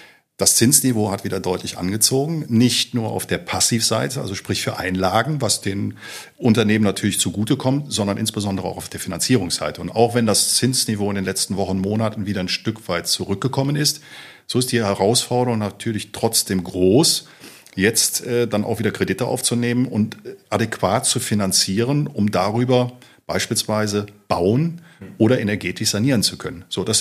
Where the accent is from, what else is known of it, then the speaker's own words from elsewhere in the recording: Rhineland, Germany; now in Kronberg, Germany; 50 Jahre alt, verheiratet, einen Sohn, gebürtiger Rheinländer, wohne seit nunmehr 15 Jahren in Kronberg am vorderen Taunus